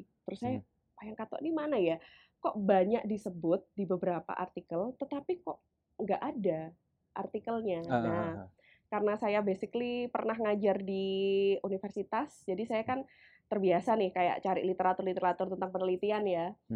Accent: Blitar, East Java, Indonesia; also born or lived in Malang; Jadi saya aslinya Blitar ya. Terus habis itu saya ke Malang selama 10 tahun di sana untuk bekerja, terus habis itu juga untuk kuliah

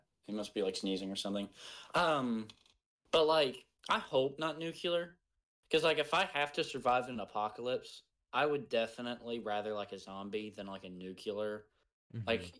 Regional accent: Cynthiana, Kentucky, United States; the creator of The Walking Dead was born right here in my hometown of Cynthiana, Kentucky.

